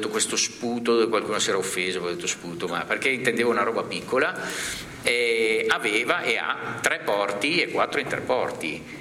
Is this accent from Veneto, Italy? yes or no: yes; Verona, Veneto, Italy; born there; come tutti sanno non sono nato sul mare, sono nato a Verona